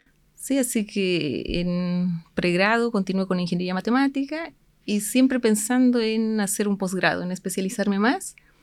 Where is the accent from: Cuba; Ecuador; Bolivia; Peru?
Bolivia; nací, soy originaria de Bolivia, donde estudié ingeniería matemática en la Universidad de San Simón, en Cochabamba.